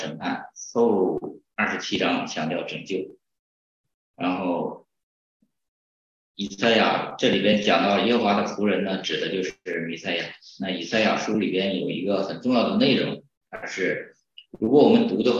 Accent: Northeast China, China; 其实我们东北人应该知道这个蹲

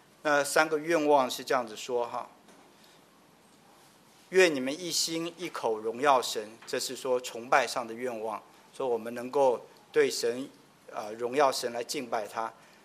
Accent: Taiwan; 我从台湾来的，台湾有个地方美食叫做猪血糕，那很多在台湾长大都会吃那个东西，蘸个酱吃，很好吃的。

